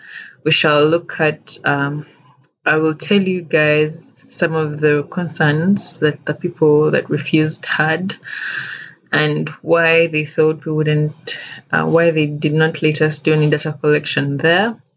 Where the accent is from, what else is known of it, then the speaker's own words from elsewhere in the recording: Uganda; and I am from Uganda.